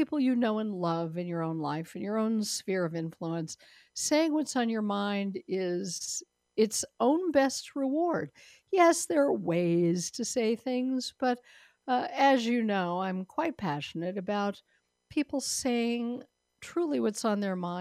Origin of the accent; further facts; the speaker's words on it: Denver, Colorado, United States; and I got to do that in my hometown of Denver many moons ago.